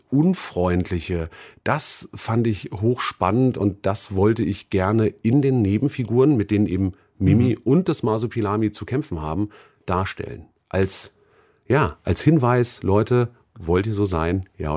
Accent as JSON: {"language": "German", "region": "Berlin", "country": "Germany", "said": "da sind wir Berliner doch schon genug gelobt"}